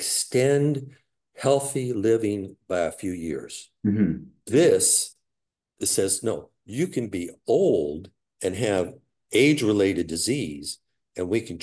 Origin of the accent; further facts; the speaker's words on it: Missouri, United States; I mean, I got to tell you, Adam, I'm from Missouri. It's the show me state.